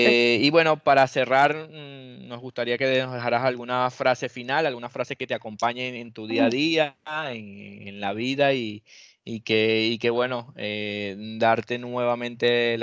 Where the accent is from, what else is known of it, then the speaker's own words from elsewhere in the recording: Venezuela; nos va a dar mucho orgullo a nosotros, primeramente como venezolanos